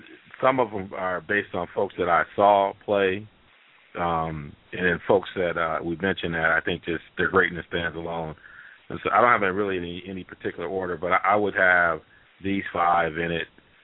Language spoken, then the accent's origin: English; Michigan, United States; you know, I'm from Michigan.